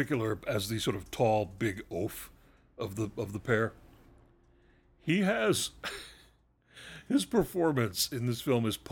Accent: United States; I'm American.

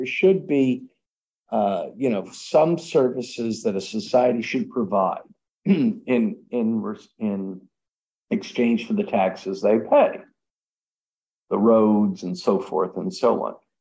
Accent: United States; born there; Well, at my core, now remember, I'm an American. I was born in America.

